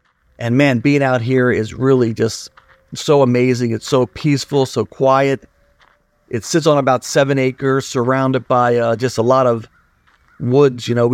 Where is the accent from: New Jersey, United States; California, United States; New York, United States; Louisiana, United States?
New Jersey, United States; And we're from Jersey, so we had a lot of Hess gas stations